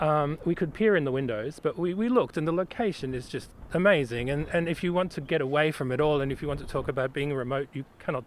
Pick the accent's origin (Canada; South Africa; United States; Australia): Australia; So I'm Australian.